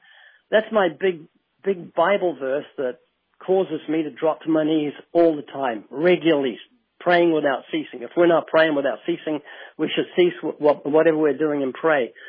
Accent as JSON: {"language": "English", "country": "New Zealand", "said": "I'm from New Zealand, and both of them are under the Queen when she was alive."}